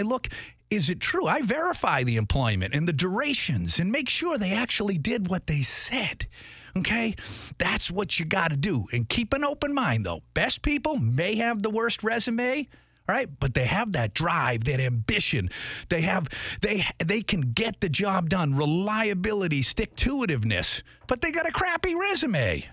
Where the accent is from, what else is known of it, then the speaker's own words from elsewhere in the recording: Boston, Massachusetts, United States; I want to know what's going on in my hometown.